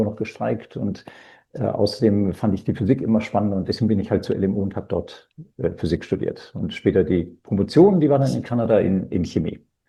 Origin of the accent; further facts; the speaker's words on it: Chile; also born or lived in Germany; Ja, ich bin halt in Chile aufgewachsen. Ich war von 8 bis 15 war ich in Deutschland.